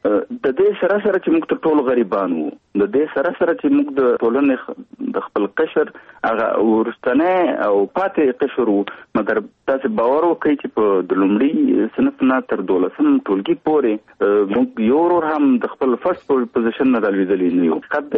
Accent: Kunar, Afghanistan; now in Kabul, Afghanistan; زه د افغانستان د یوې غرنۍ سیمې چې کونړ ولایت نومېږي، زه د کونړ ولایت یم، په 1991 کال کې هلته زېږېدلی یم. ابتدایي اړومبني تعلیمات مې هلته په خپله سیمه کې کړي دي، وروسته بیا کابل ته راغلی یم،

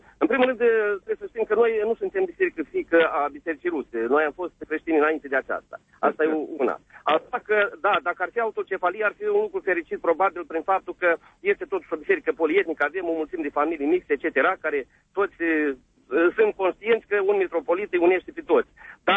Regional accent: Romania; eu personal am 100 de prieteni la București și 100 la Moscova și nu mă genează faptul că sunt român.

